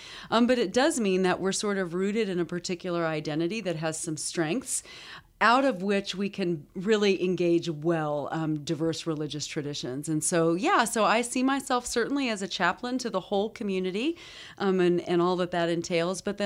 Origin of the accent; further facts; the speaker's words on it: Colorado, United States; I'm originally from Colorado. Colorado is still the home of my heart.